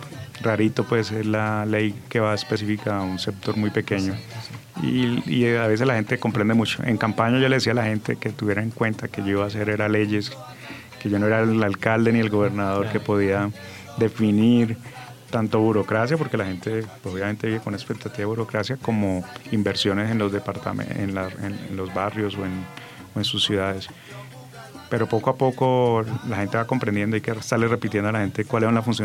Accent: Guacarí, Valle del Cauca, Colombia; de Guacarí, de mi tierra natal. Nos conocimos allá, ella de 15 años, yo de 18.

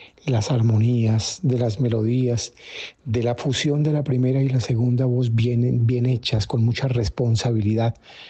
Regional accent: Boyacá, Colombia; lo que somos los colombianos y por supuesto los boyacenses

